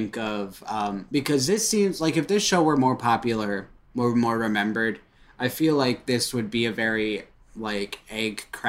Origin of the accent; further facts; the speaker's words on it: Royal Oak, Michigan, United States; And he's from my hometown. So now it's my goal to be a not shithead showrunner from Royal Oak.